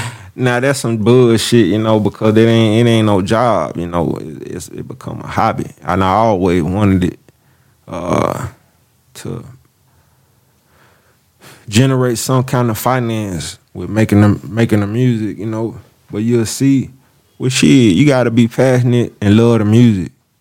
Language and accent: English; Little Rock, Arkansas, United States; I'm from Little Rock, and I know who inspired me as far as, like, okay, we making music